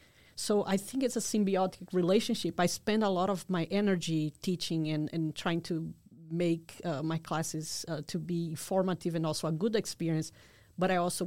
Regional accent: Natal, Rio Grande do Norte, Brazil; my college degree came from my hometown back in Brazil, Natal, from the Federal University of Rio Grande do Norte.

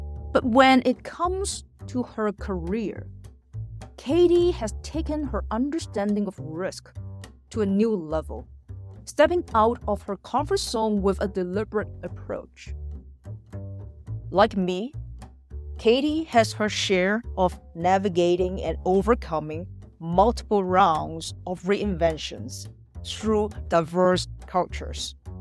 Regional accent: Bulgaria; born or raised there; now in United States

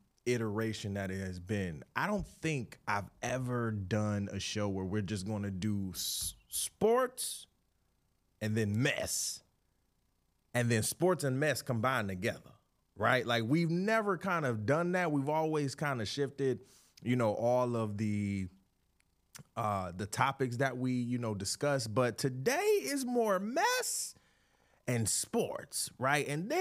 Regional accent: Detroit, Michigan, United States; Y'all know I'm not from New York. I'm from Detroit. I'm from Michigan. Shout out to Michigan. 313 in the building. Detroit in the building.

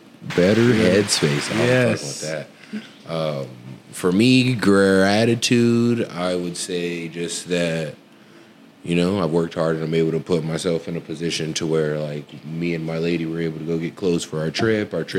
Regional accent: Texas, United States; We're from Texas, dog.

